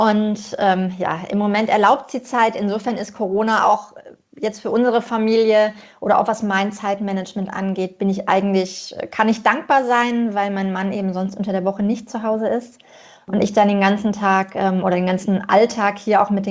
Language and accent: German; Germany; als wir Deutschen